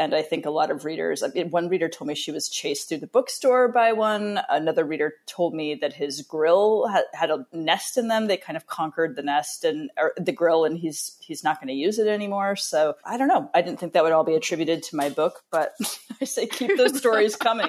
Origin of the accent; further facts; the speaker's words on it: Montana, United States; and again, from Montana, which is my home state.